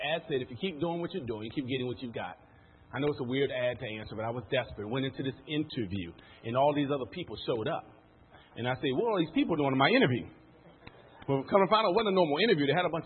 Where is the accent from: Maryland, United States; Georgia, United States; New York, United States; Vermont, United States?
Maryland, United States; born and raised in Maryland, about 15 minutes outside of Washington, D.C., where I still reside.